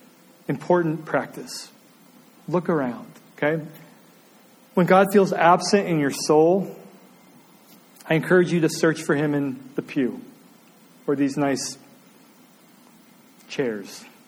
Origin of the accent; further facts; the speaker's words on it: Indiana, United States; I grew up in Indiana, so my landscape was cornfield.